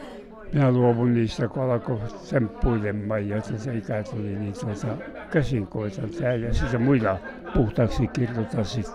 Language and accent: Finnish; Kuusamo, North Ostrobothnia, Finland; born there; minä olen Kuusamosta syntynyt sieltä Rehan pinnassa ja pommituksissa meni kuulo sinne poikasena.